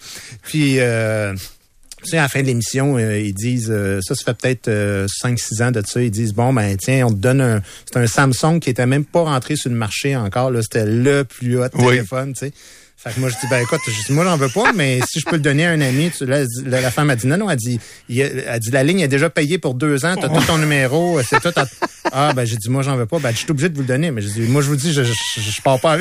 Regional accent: Montreal, Quebec, Canada; born there; moi, je suis un gars né à Montréal, dans le béton, passé toute ma vie dans les HLM quand j'étais petit gars

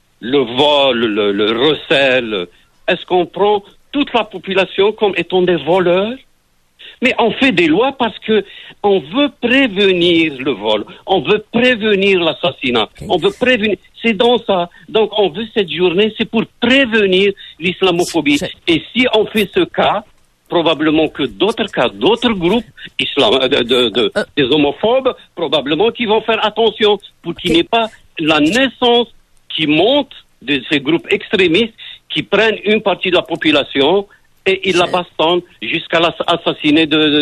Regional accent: Quebec, Canada; Ben moi, je suis un Québécois et j'ai travaillé en forêt.

